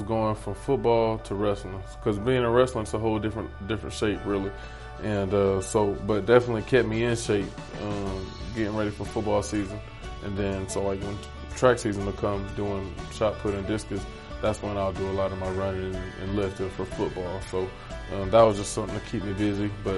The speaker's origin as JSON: {"language": "English", "town": "Conyers", "region": "Georgia", "country": "United States", "said": "I'm from Conyers, went to Clemson, then right here in Flowery Branch."}